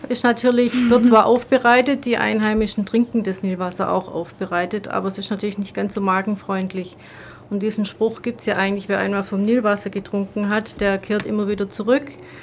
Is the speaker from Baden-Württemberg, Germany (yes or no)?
yes; Ludwigsburg, Baden-Württemberg, Germany; born there; now in Ulm, Germany; ich bin seit 1988 in Ulm, komme gebürtig aus Ludwigsburg